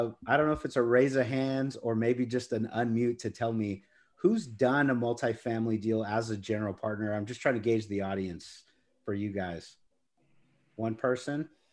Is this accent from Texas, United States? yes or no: yes; Corpus Christi, Texas, United States; now in San Antonio, United States; So, I'm speaking from a Texas background, San Antonio. I grew up in Corpus Christi. So I grew up near the beach and basically now have my adult years next to the Alamo here in San Antonio.